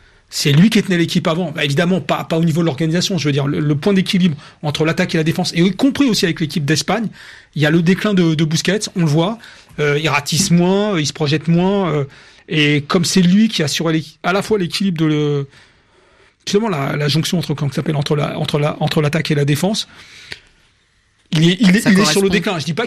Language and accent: French; France; parce qu'après, faire des choix, on est français, il faut garder la L1.